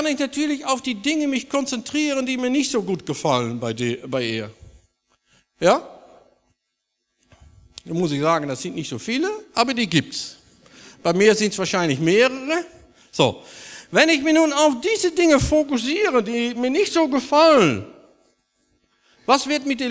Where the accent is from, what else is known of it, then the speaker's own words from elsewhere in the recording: Netherlands; German is a second language; Das muss man als Holländer so mal richtig lernen.